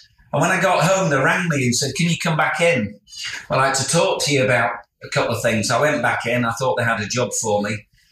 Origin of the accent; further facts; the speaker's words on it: Bradford, Yorkshire and the Humber, United Kingdom; So I was brought up in In inner city Bradford, born in 1963, brought up by a single mum.